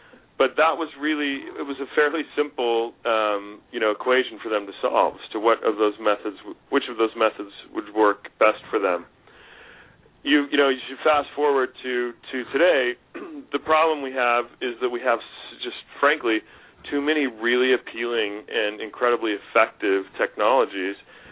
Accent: the West, United States; You know, I grew up in the West, went to school at the University of Pennsylvania on a Navy scholarship.

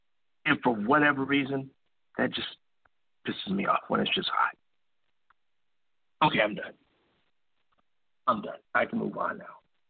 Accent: Chicago, Illinois, United States; I'm originally from Chicago, and in Chicago, it can get cold.

